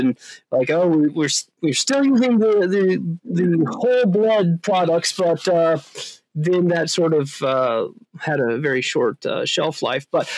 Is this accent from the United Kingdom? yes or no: no; Iowa, United States; And so originally I'm from Northwest Iowa, and I grew up on a traditional corn and soybean farm, something you'd see in lots of places in the Midwest of the U.S.